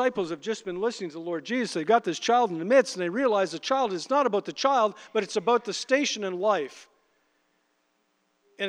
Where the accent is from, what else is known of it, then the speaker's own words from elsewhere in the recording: Canada; After all, I'm Canadian and I'm entitled.